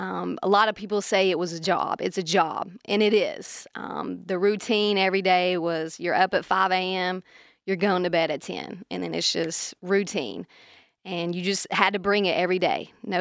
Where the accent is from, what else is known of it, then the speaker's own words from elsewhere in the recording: Maryville, Tennessee, United States; My dad played at Maryville College, which is a D3 school in my hometown.